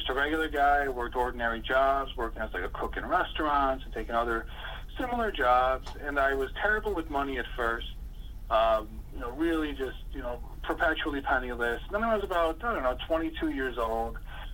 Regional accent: New York, United States; And I'm from New York State. I mean, New York State's just about as bad as California.

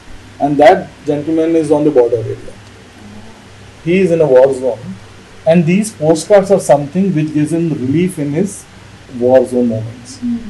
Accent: Bidar, Karnataka, India; born there; also born or lived in Jodhpur / Jamnagar / Pune / Bhuj; I was born in Bidar. Dad was posted in Bidar.

